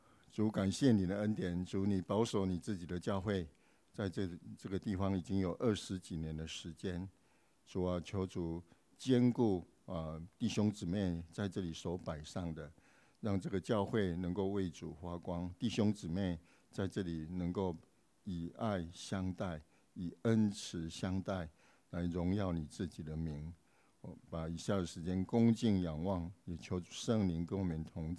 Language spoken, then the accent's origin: Chinese; Taiwan; 19年前因为父母年老生病，所以我们就回去台湾，我们原来是来自台湾哦。那去年底因为我已经超过70岁